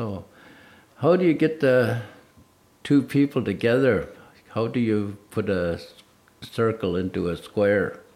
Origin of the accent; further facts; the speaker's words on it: Salmon Arm, British Columbia, Canada; I'm a counselor from Salmon Arm.